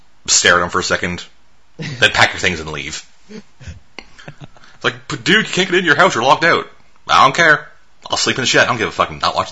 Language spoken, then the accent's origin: English; Canada; Yeah, but, like, we're Canadian, so...